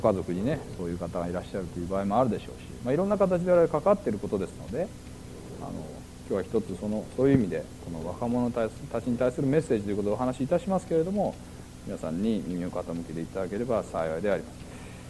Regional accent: Hiroshima, Japan; まあ、私も広島生まれの広島育ちですから

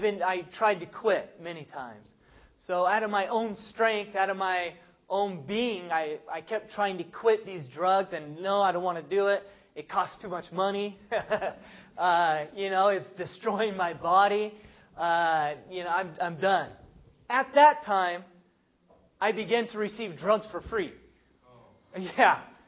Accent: Sacramento, California, United States; I'm from California, from Sacramento, which is close to San Francisco.

